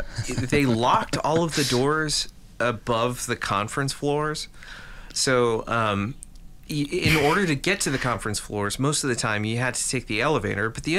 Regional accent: Kansas, United States; Government Day growing up in Kansas when I was in high school, I went to Government Day and they took me to the county jail

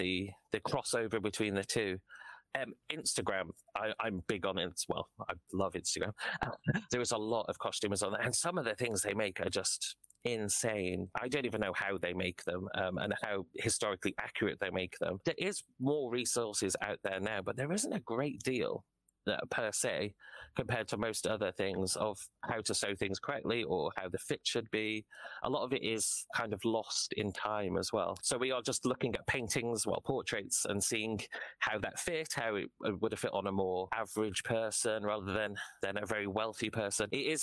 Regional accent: Shrewsbury, West Midlands, United Kingdom; I mean, Shrewsbury is really well known, my hometown, for a version of The Christmas Carol.

